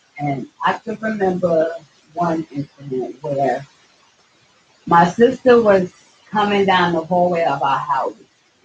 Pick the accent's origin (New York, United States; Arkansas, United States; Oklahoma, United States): New York, United States; I'm from Long Island, New York, and I've been upstate for about 2 years now.